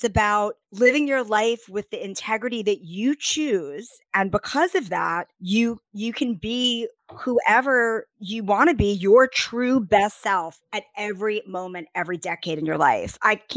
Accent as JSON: {"language": "English", "town": "New York City", "region": "New York", "country": "United States", "tie": "born or raised there", "said": "I've been a fan my entire life because I grew up in New York City."}